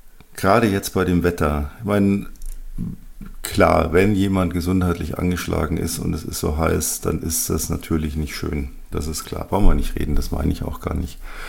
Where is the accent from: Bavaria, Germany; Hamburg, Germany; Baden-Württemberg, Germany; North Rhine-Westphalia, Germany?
Bavaria, Germany; ich habe es so gehasst als Kind, wenn die Ferien zu Ende gingen. Bei uns in Bayern sind die ja noch so bis 12., 13. September in der Regel.